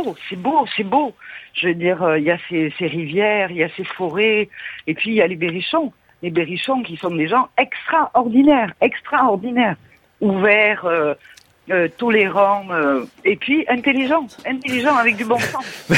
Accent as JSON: {"language": "French", "town": "Nice", "region": "Provence-Alpes-Côte d'Azur", "country": "France", "said": "moi, je suis niçoise et j'en peux plus de Nice"}